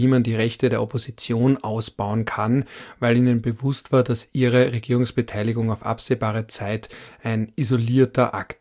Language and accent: German; Vorarlberg, Austria; Und ich komme aus Vorarlberg.